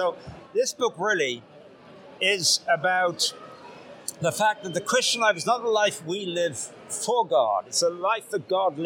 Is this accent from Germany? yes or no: no; United Kingdom; now in Toronto, Canada; I'm British, but I've lived in Toronto for the last 21 years.